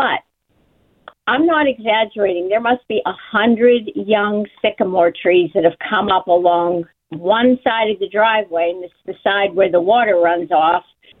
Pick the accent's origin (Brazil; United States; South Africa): United States; Ingram, Pennsylvania; also born or lived in Crafton; I grew up in Ingram, Crafton, Ingram area. Mm-hmm. And way back in the day, our street, it was a very old street in the neighborhood.